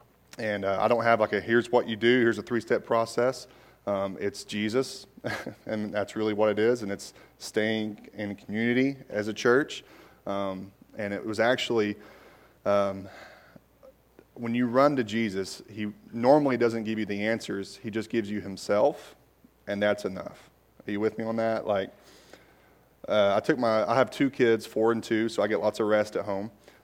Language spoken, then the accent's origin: English; Knoxville, Tennessee, United States; as you heard earlier, I am from born and raised in Knoxville.